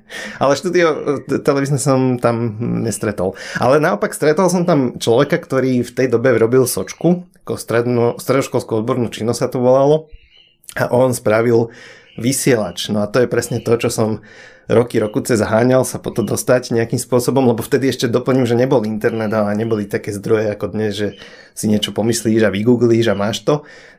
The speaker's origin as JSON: {"language": "Slovak", "town": "Piešťany", "region": "Trnava Region", "country": "Slovakia", "tie": "born or raised there", "said": "u nás v Piešťanoch sa dalo chytiť E-Dry."}